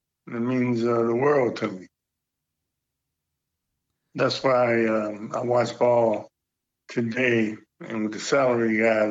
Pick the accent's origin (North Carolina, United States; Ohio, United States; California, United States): Ohio, United States; Cincinnati; And I was from Cincinnati, and he knew it.